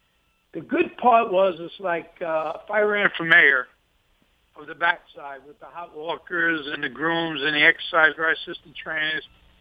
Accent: Brooklyn, New York, United States; growing up in Brooklyn, I really grew up with five families in one house, and we couldn't afford 50, I couldn't afford 50 cents to go horseback riding.

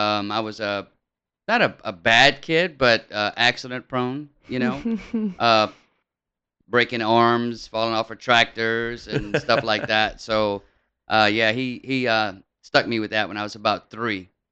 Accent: Lafayette, Louisiana, United States; Grew up in Lafayette, Louisiana. Well, Doosan, they call it. My grandfather was a rice farmer.

